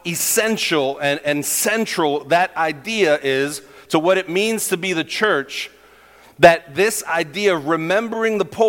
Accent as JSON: {"language": "English", "region": "New York", "country": "United States", "said": "Because you got to understand, I'm a New Yorker. This is the first time me being out of New York."}